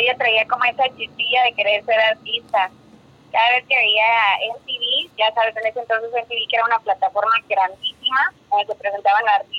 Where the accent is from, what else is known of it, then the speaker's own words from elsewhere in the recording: Veracruz, Mexico; also born or lived in Xalapa; yo nací en Jalapa, Veracruz. Yo estuve allá viviendo 6 añitos, ajá, pero por cuestiones de familia y todo, pues nos vinimos acá al puerto de Veracruz. Claro, yo me considero súper caruchísima porque toda mi vida he estado yo aquí presente